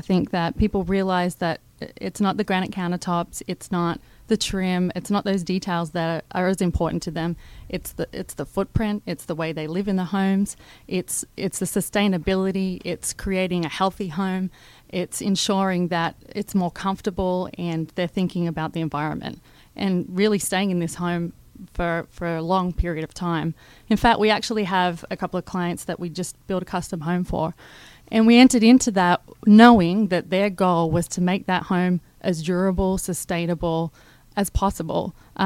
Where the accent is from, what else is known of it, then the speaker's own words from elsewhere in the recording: Australia; now in Atlanta, United States; Well, I'm originally from Australia, and I had previously a background and an extensive career in hospitality, most formerly the Ritz-Carlton Hotel Company, and that's how I landed here in Atlanta.